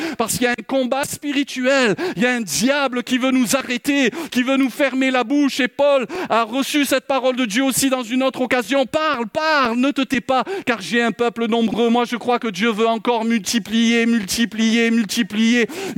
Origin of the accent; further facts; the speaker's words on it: Marseille, Provence-Alpes-Côte d'Azur, France; Alors moi, j'ai une excuse, je suis un Marseillais.